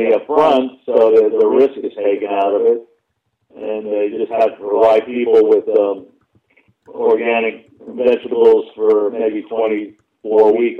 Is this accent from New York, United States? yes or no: yes; Long Island, New York, United States; I'm a native New Yorker, Long Island, New York City. Well, I was born in New York City, but I've always lived on Long Island.